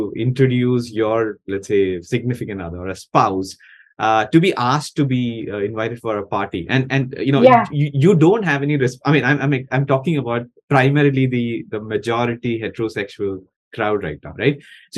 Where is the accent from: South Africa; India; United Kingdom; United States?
India; Kerala; now in Bombay, India; I'm from Kerala. Kerala is relatively progressive.